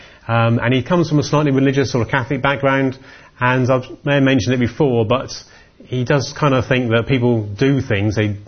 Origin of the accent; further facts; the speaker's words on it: United Kingdom; Because we're a bit afraid. Us being British, we're not so good at a confrontation, are we really?